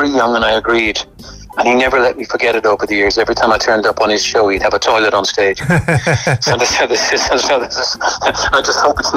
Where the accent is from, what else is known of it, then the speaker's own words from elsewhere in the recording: Ireland; Yeah, I think it's just, you know, it's being Irish, growing up with the music, but also then having a father who made his living from singing it.